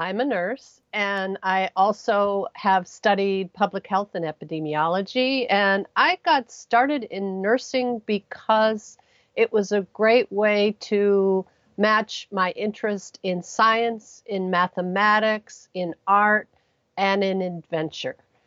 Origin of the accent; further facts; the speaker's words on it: Ohio, United States; I grew up in Ohio along the shores of Lake Erie, where I chased my two older brothers into the lake and therefore had to learn how to swim.